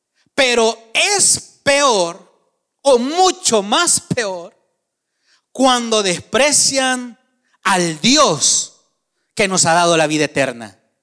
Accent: El Salvador; Y yo recuerdo desde mis primeros años, hermano, sirviendo allá en Torrefuerte, en mi país

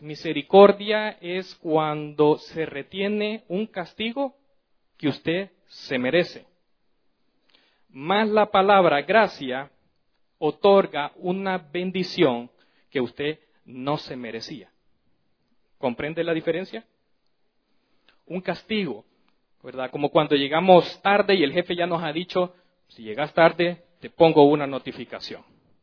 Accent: El Salvador; yo soy del Salvador.

